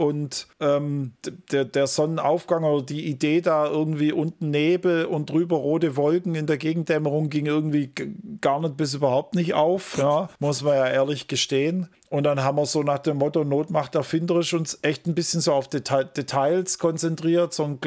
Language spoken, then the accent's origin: German; Baden-Württemberg, Germany; ich bin ja kein Schwabe, ich bin Hohelohe, aber da oben, da ist das Elblerische, also so ist ja nochmal anders wie unten das Schwäbische